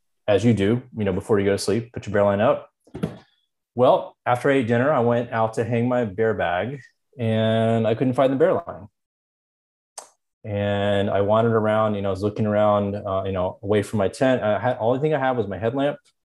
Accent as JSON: {"language": "English", "town": "Houston", "region": "Texas", "country": "United States", "tie": "born or raised there", "said": "It's actually about, you know, I lived in Houston. It was about a 12-hour drive west. I don't know if how many people have been in Texas, but it's a pretty big state."}